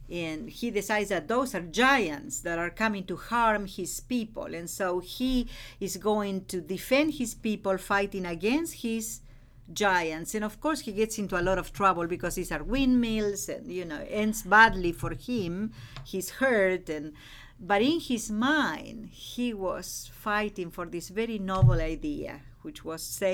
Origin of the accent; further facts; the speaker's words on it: Montevideo, Uruguay; Well, I was born and raised in Montevideo, Uruguay.